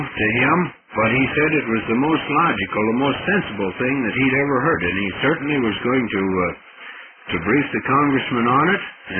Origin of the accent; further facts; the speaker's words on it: Arizona, United States; and I suppose because I was from Arizona, asked me to come back between 4:30 and 5